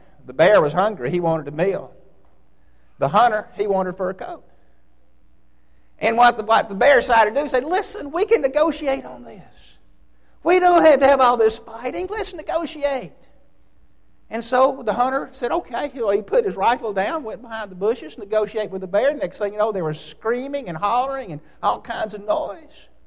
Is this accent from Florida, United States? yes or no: no; New York, United States; well, no, I'm from New York, and they'd all laugh at that.